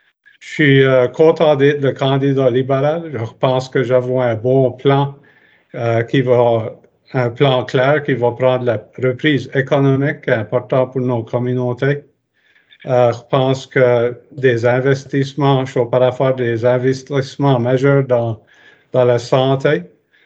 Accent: Nova Scotia, Canada; je suis un Acadien fier et mon cœur se trouve dans l'Acadie et à la baie et dans toutes les régions acadiennes de la province.

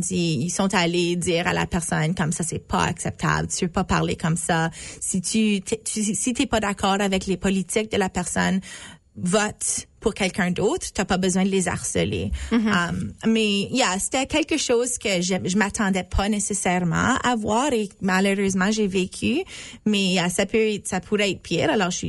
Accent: Manitoba, Canada; j'ai grandi dans la banlieue de Island Lakes, qui est dans la circonscription électorale au sud-est de la ville. Je suis allée à l'école à Sarthe.

